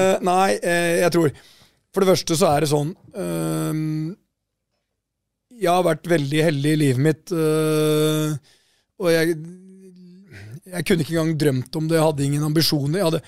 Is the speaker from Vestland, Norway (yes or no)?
no; Porsgrunn, Telemark, Norway; jeg kom fra Porsgrunn